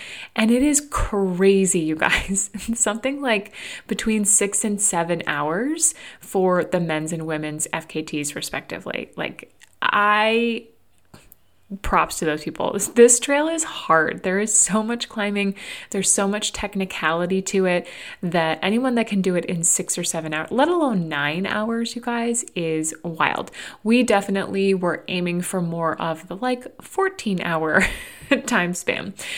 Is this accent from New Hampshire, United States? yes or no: yes; New Hampshire, United States; when I would meet people and they would ask, oh, where are you from? And I would tell them, New Hampshire, you would see this puzzled look come across their face, like they couldn't place the state amongst the 50.